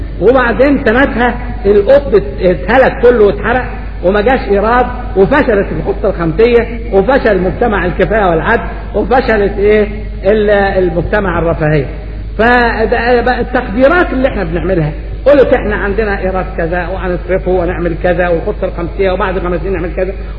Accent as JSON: {"language": "Arabic", "region": "Upper Egypt", "country": "Egypt", "said": "ناس صعيدة، ناس فلاحين، ناس من الريف كلنا. انا راجل صعيدي، جدي يمكن جاد اسكندرية على بالله، وناس اصلنا صعيدة ما نتبراش من اصلنا"}